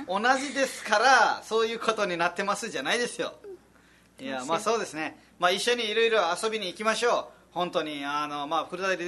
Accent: Nepal; Japanese is a second language; 私もネパール人

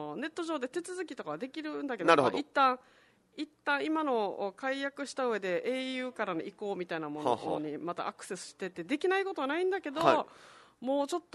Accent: Shuri, Okinawa, Japan; シュリの出身なんで、シュリで。

